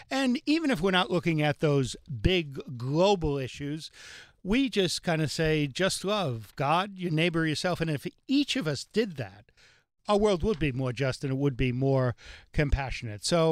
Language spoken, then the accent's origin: English; New York, United States; All right. Well, that's, but you know what I say about us New Yorkers? We are the only people in the country without an accent.